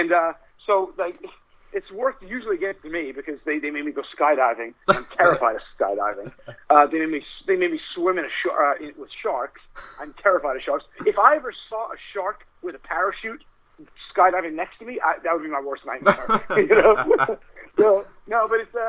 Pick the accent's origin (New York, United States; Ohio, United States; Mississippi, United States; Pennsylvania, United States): New York, United States; Staten Island; This is what it was like growing up in Staten Island in the 80s.